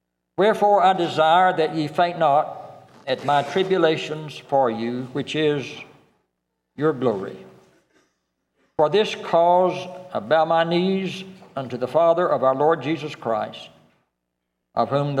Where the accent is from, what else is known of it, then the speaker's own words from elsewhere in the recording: Opelika, Alabama, United States; now in Chattanooga, United States; I grew up in Opelika, Alabama, the last city before you get to the Eastern zone. Now I have lived and worked in the Chattanooga area, the last city before you get to the Central zone.